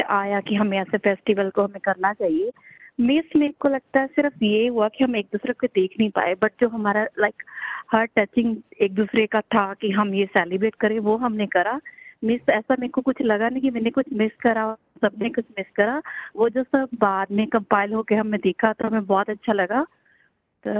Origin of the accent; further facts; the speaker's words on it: India; हम लोग इंडिया से बिलोंग करते हैं